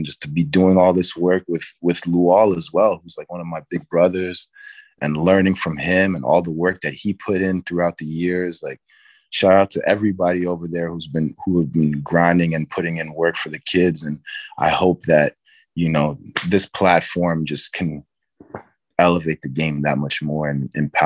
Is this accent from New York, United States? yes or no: yes; New York City, New York, United States; Even when I was growing up in New York City